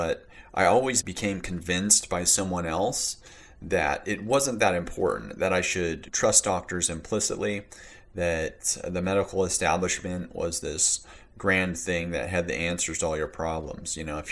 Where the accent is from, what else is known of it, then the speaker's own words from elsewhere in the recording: Pacific Northwest, United States; also born or lived in Southwest United States; I was raised in the Pacific Northwest and the Southwest of the United States. I experienced both rural and urban living environments.